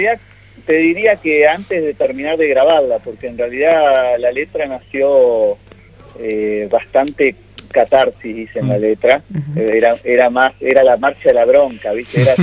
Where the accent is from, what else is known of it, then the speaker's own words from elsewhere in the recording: San Cristóbal, Argentina; yo soy de San Cristóbal y allá había un programa